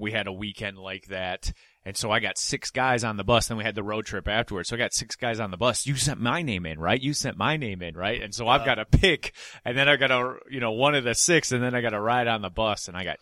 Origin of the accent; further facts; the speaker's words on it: Detroit, Michigan, United States; I thought we met, we're from Detroit, yada, yada, yada.